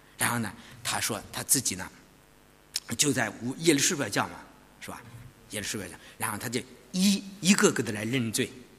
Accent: China; 我们中国人都吃一顿饱饭，我们中国人都幸福了。

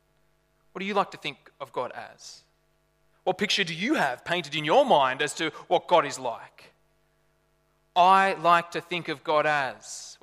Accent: Lithgow, New South Wales, Australia; I grew up in Lithgow, the smell of fire was just this really nice thing

